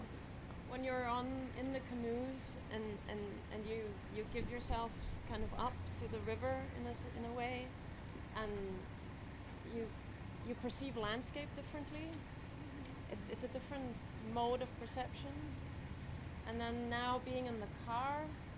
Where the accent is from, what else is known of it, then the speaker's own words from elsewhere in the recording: Austria; because I come from Austria, and we have also agriculture.